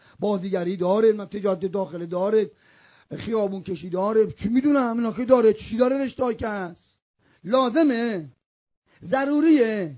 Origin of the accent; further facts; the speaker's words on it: Isfahan, Iran; now in Qom, Iran; من بچه اصفهانم ولی 43 سال قومم